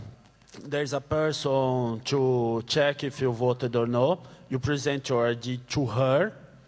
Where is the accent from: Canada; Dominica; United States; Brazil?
Brazil; English is a second language; I am from Brazil, and we use electronic voting there for 3 elections already.